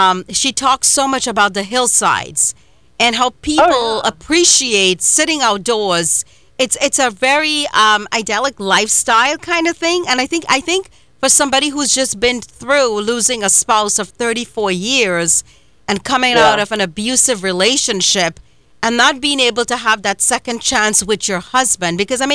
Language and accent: English; Trinidad & Tobago; You know, of course, I'm from Trinidad and Tobago, and we've had Scottish people in our lives.